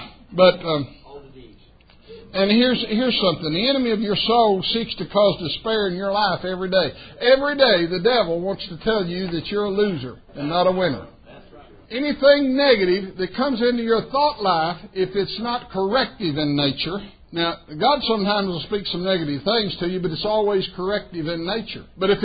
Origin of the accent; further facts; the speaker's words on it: Texas, United States; Well, I'm from West Texas. I have to show you that I do know some big words.